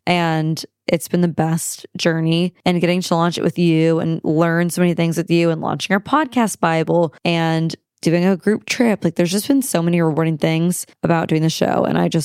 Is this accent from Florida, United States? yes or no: no; Omaha, Nebraska, United States; also born or lived in Dallas / Houston / Atlanta; I'm from Omaha originally. My family's from the East Coast. So Philly and Jersey. I was born in Dallas. We lived a little bit of everywhere. Dallas, Houston, Atlanta, and then Omaha.